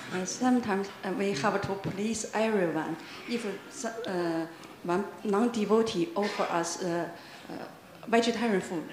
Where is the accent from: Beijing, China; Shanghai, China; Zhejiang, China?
Shanghai, China; Yeah, I'm from Shanghai, China.